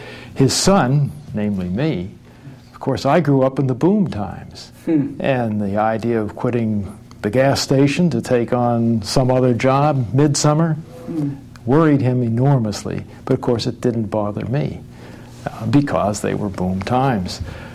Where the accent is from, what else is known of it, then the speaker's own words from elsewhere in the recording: Pennsylvania, United States; also born or lived in Greensburg; I was born in Greensburg, Pennsylvania. Mm-hmm. And then my parents moved to Pittsburgh, so I grew up just north of Pittsburgh.